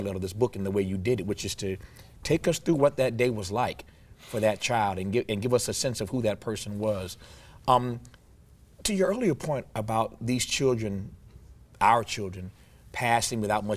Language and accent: English; Indiana, United States; I talked to a number of my friends back in my home state of Indiana and in other parts of the Midwest.